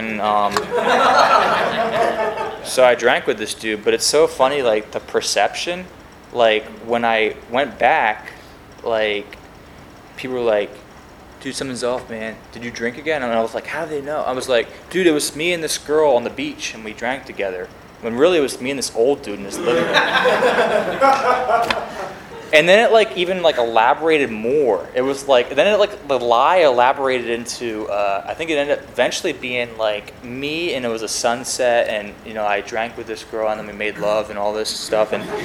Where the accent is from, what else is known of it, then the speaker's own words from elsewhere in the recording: Pennsylvania, United States; also born or lived in Florida; that's how I first discovered Florida, and I'm from Pennsylvania.